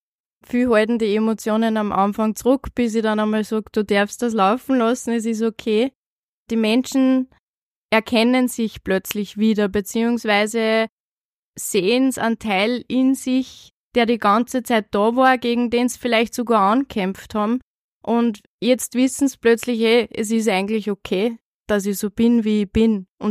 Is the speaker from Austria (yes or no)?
yes; Upper Austria, Austria; bin Mama von 3 Söhnen und bin aus Oberösterreich.